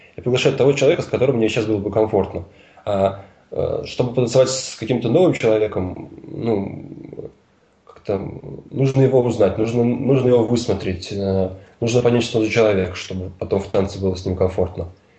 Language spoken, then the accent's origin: Russian; Ulyanovsk, Ulyanovsk Oblast, Russia; now in Moscow, Russia; Когда вот я из Ульяновска сам, я не из Москвы. Когда я уезжал в Москву, все говорили, вот приедешь, здороваться не будешь.